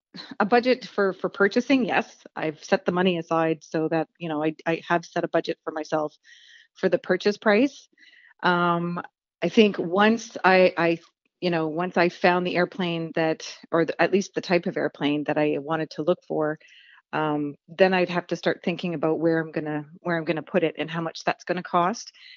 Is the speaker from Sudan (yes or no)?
no; Canada; as a Canadian pilot, I can go and look.